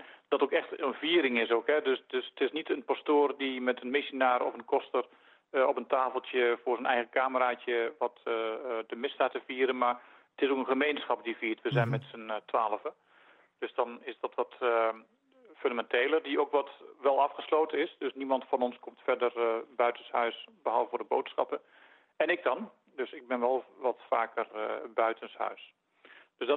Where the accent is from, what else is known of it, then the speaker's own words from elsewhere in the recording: Netherlands; now in Leuven, Belgium; En je hoort aan mijn tong vallen, ik ben Nederlander van afkomst en ik ben lid van de Orde van de Augustijnen.